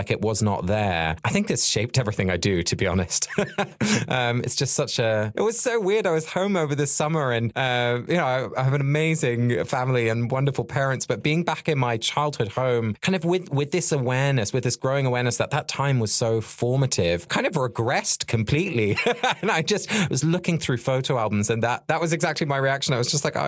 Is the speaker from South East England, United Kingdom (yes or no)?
yes; South East England, United Kingdom; our natural landscape, which I grew up in Sussex.